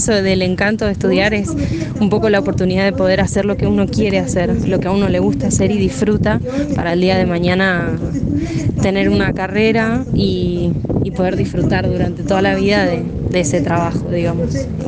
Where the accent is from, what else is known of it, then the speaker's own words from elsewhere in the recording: Río Gallegos, Santa Cruz, Argentina; now in San Antonio Oeste, Argentina; No, yo soy de Río Gallegos, de Santa Cruz.